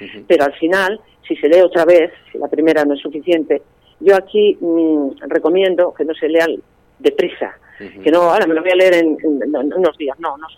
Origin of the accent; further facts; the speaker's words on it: Navarre, Spain; now in Amposta, Spain; yo resido allí de momento en Amposta, yo soy de aquí de Navarra, de toda la vida, claro, he nacido aquí